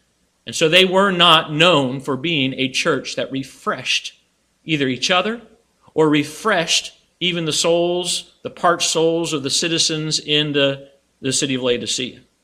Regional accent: Colorado, United States; I remember growing up in Colorado, we were familiar with these cold mountain streams.

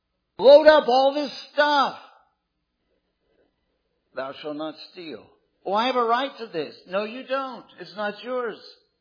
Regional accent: Florida, United States; We had a garage door in the house I grew up in Florida.

